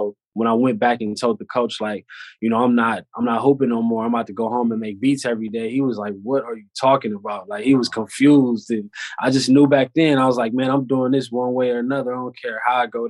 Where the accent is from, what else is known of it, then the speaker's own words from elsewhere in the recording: California, United States; It was solid growing up out here, man.